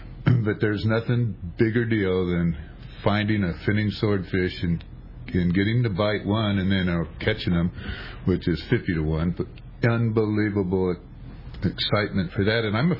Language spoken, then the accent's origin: English; San Diego, California, United States; I grew up here in San Diego, a third generation of fishing family, so … was pretty involved in sport fishing.